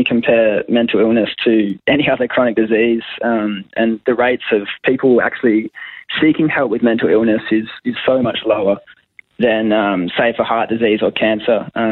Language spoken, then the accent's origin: English; Perth, Western Australia, Australia; now in Torquay, Australia; I hail from Perth, so the idea is to finish up our year of study here and then ride over to Perth from Geelong.